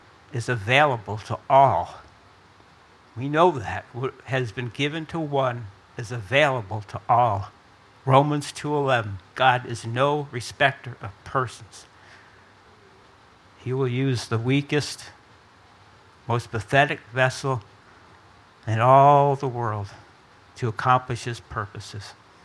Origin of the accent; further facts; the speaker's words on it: Niskayuna, New York, United States; But I'm from Niskayuna. I'm a little nobody from Nowheresville, New York.